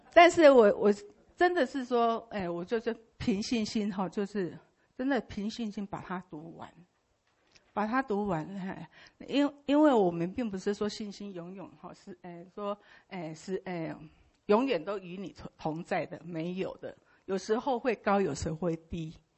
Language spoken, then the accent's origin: Chinese; Taiwan; 那时候我心里好紧张，我是台湾人啊。